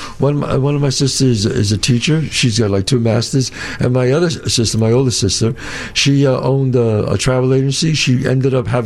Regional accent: Bronx, New York, United States; I grew up in the Bronx.

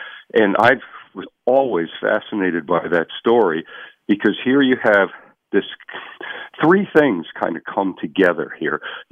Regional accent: Long Island, New York, United States; And by the way, I grew up on Long Island as a Red Sox fan.

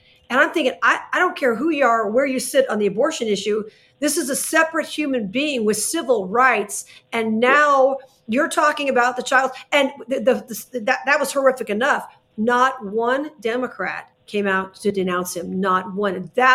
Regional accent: Nevada, United States; Well, you've got people in Nevada, my home state, senators voting against the no taxes on tips.

